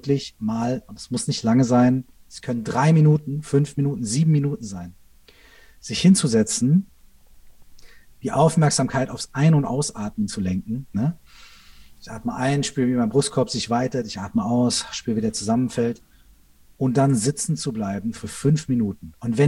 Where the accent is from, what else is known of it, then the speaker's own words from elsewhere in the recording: Minden, North Rhine-Westphalia, Germany; Ich weiß noch, wie ich mal, bei uns in Minden gab es früher keinen Vinylladen, also es gab keinen Plattenladen.